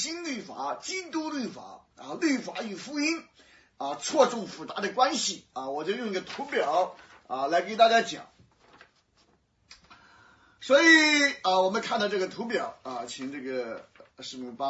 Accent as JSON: {"language": "Chinese", "region": "Shandong", "country": "China", "said": "那我们加工成面条，我们山东人风格的。"}